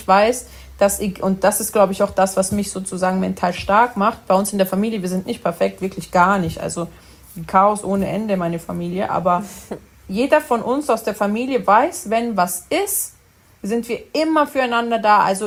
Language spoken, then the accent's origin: German; Italy; wir sind Italiener, mein Onkel ist Sizilianer, mein anderer Onkel ist Napoletaner, also mein Papa ist Römer